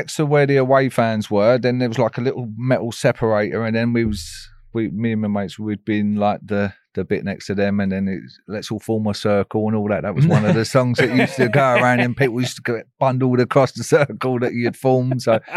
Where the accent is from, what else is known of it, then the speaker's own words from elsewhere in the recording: Poplar, London, United Kingdom; I was brought up in Poplar.